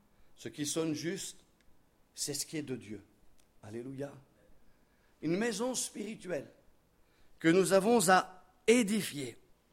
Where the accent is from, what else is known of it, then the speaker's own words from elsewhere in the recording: France; on est français, donc pour nous une église c'est le bâtiment